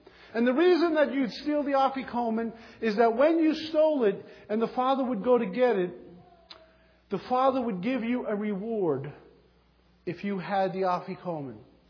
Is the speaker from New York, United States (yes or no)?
yes; Bronx, New York, United States; Now, I grew up in the Bronx. I lived in an apartment building.